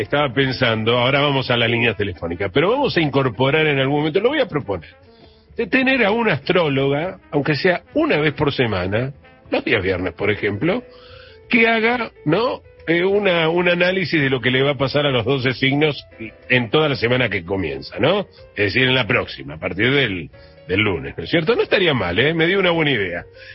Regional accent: Buenos Aires, Argentina; Yo, como sabés, soy muy porteño en ese aspecto, y me encanta tomar un cafecito

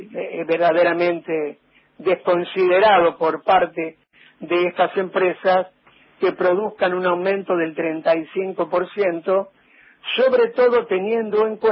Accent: Argentina; que somos todos los argentinos

